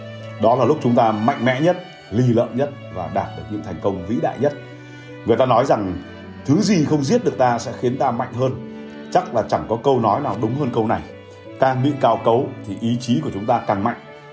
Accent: Haiphong, Vietnam; Tôi sinh ra và lớn lên ở Hải Phòng. Nhà tôi ở ngay gần cửa ga Hải Phòng.

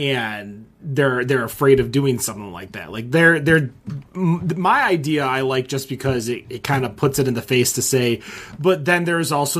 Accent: Michigan, United States; and we're from Michigan

